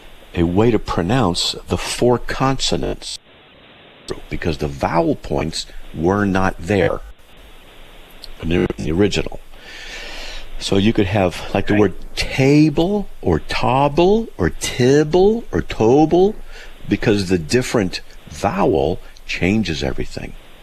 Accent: Wyoming, United States; born there; now in Idaho, United States; I'm on the radio. I'm 67 years old. I was born in Wyoming. I've moved 40 times. I now live in Idaho.

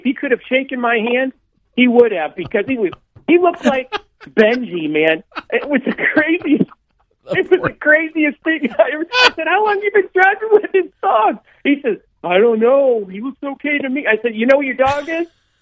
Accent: Connecticut, United States; I'm from Connecticut, and I've lived through all of it.

